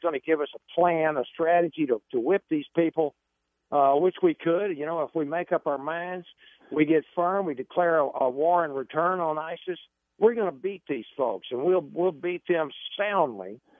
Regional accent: Texas, United States; I grew up here in East Texas. I've lived here all my life, except when I served in the military overseas.

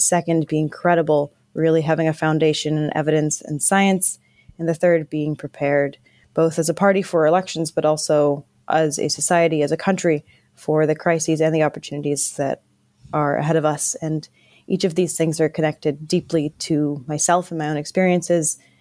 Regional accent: North Vancouver, British Columbia, Canada; Well, I grew up in North Vancouver

